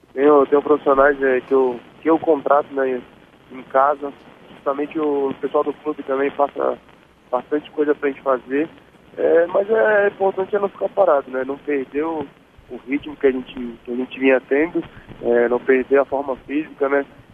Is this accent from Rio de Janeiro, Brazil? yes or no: no; Brasília, Federal District, Brazil; born there; Eu nasci em Brasília, né? Quem não sabe, eu vim de uma escolinha lá de Brasília, do Zico